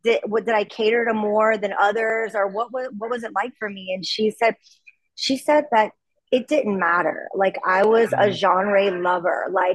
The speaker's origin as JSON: {"language": "English", "town": "Lafayette", "region": "Louisiana", "country": "United States", "also_born_or_lived": "Nashville", "moved": "as an adult", "said": "So I moved up to Nashville, Tennessee when I was from Lafayette, Louisiana, when I was 18 going on 19."}